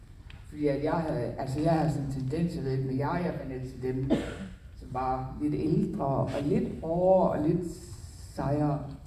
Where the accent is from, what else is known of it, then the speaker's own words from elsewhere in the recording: Central Denmark Region, Denmark; Jeg er født og opvokset i Midtjylland.